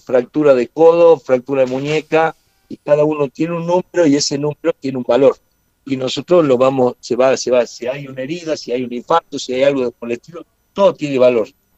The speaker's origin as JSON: {"language": "Spanish", "region": "Salta", "country": "Argentina", "said": "Nosotros somos salteños, somos fuertes, pero bien humanos."}